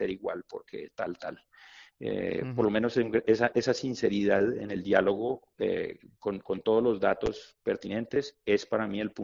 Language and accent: Spanish; Colombia; Argentina, Venezuela, Colombia, de donde vengo yo